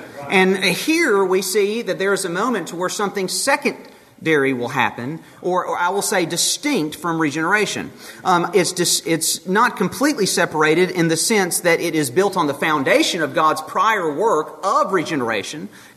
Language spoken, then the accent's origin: English; United States; Personally, when I'm an American.